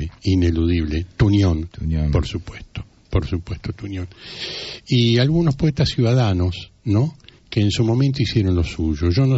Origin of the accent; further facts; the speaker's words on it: Buenos Aires, Argentina; born there; Yo nací en el Abasto